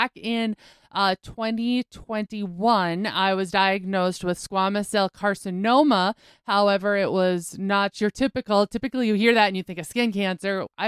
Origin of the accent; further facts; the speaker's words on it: United States; The Bend came to be because our ranch I grew up on is on the Knife River, and the actual yard that we live in and grew up on is a peninsula.